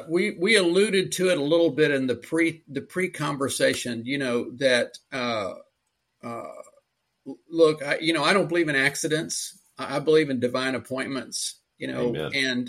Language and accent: English; Houston, Texas, United States; now in Austin, United States; And I, by the way, I'm in right outside of Austin. That's where I live. And, but I grew up in Houston.